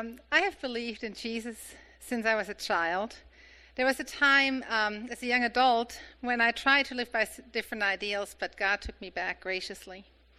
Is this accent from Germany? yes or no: yes; Germany; But while I was raised in Germany, where going out for a beer or two with your church buddies was considered normal by most